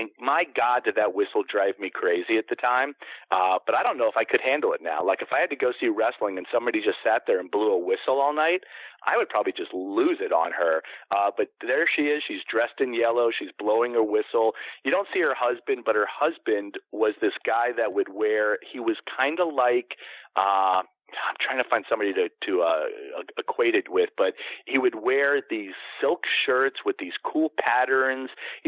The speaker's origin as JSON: {"language": "English", "region": "Florida", "country": "United States", "tie": "born or raised there", "said": "growing up in Florida, we didn't have a lot of professional sports."}